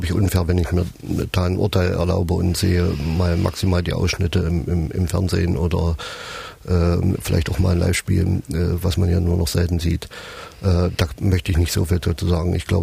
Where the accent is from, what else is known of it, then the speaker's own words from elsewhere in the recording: Eisleben, Saxony-Anhalt, Germany; ich komme ja aus Eisleben, noch in einen kleinen Verein gespielt.